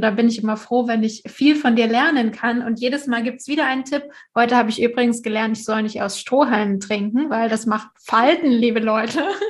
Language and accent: German; Germany; zumindest in der Kultur, wo ich hier aufgewachsen bin in Deutschland, kenne ich jetzt niemanden.